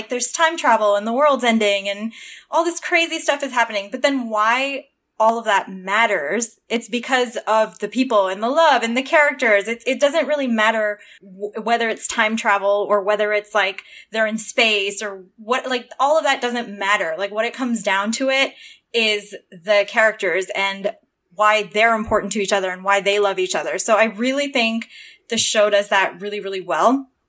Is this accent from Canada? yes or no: yes; Toronto, Ontario, Canada; I grew up in Toronto.